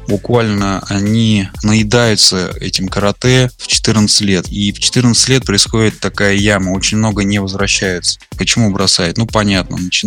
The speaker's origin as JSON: {"language": "Russian", "town": "Tolyatti", "region": "Samara Oblast", "country": "Russia", "tie": "born or raised there", "said": "мой первый вид спорта, это был хоккей в родном городе Тольятти"}